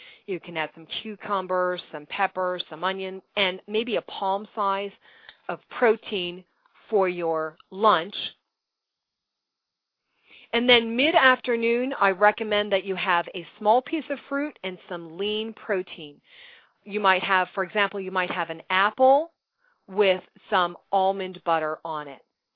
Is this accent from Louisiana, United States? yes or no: no; New Jersey, United States; But today I gave you kind of the, I'm from New Jersey. What can I tell you?